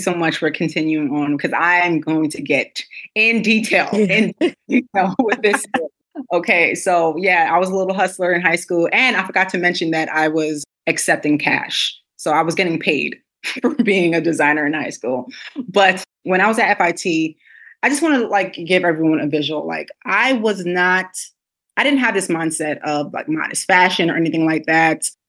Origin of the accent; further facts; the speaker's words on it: Brooklyn, New York, United States; I am from Brooklyn, New York.